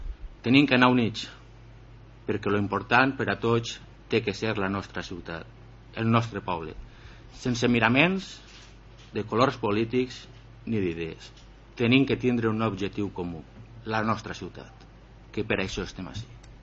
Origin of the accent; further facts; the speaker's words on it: Benicarló, Valencian Community, Spain; agraït al meu poble, a la meva ciutat, a Benicarló